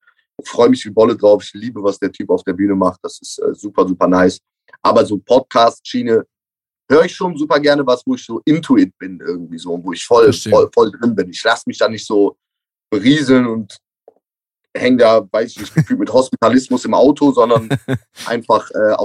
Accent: Cologne, North Rhine-Westphalia, Germany; Und darüber wären wir Kölner, glaube ich, sehr, sehr dankbar. Klar, als Kölner bist du dann auch direkt so 3-4 Spieltage vor Ende

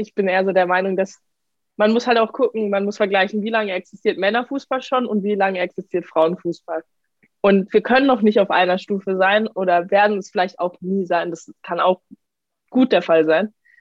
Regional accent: Karlsruhe, Baden-Württemberg, Germany; ich komme aus Karlsruhe und das sind so 2,5-3 Stunden Fahrt nach München.

